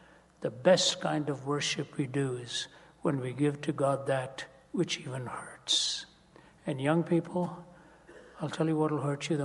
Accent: Delhi, India; when I was growing up in Delhi, my father used to, our ancestors go back to the highest caste of the Hindu priesthood. But some generations ago, there was a conversion and then there was a nominalism that crept in. So we used to go to an Anglican church.

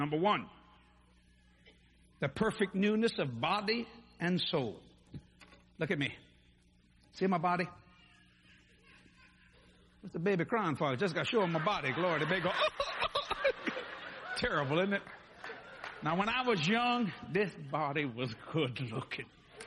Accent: Louisiana, United States; I'm a Frenchman. Well, I'm a Cajun. We don't know what we are, to tell you the truth. We got black people in our family, white people in our family, Hispanic people in our family.

